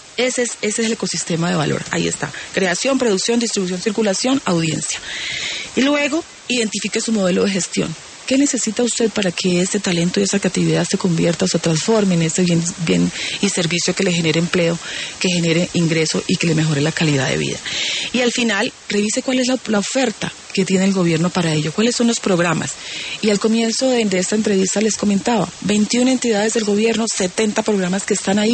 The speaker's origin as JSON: {"language": "Spanish", "town": "Buenaventura", "region": "Valle del Cauca", "country": "Colombia", "said": "el viernes estuve en mi tierra, en Buenaventura"}